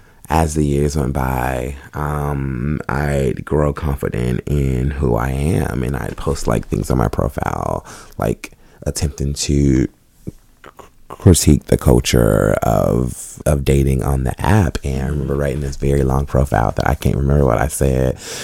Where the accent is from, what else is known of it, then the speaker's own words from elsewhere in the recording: the South, United States; I'm a very kind and hospitable person. I'm from the South.